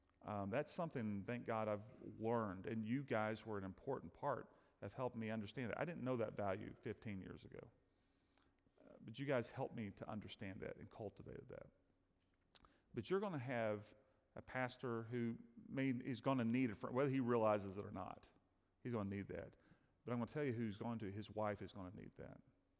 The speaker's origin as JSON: {"language": "English", "region": "Kentucky", "country": "United States", "said": "We're not from here. I'm from Kentucky."}